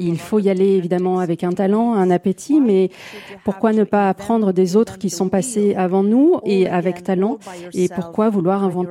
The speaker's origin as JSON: {"language": "French", "town": "Fjällbacka", "region": "Västra Götaland", "country": "Sweden", "tie": "born or raised there", "said": "j'ai choisi de placer mes romans à Fjällbacka, qui est la ville dans laquelle j'ai grandi."}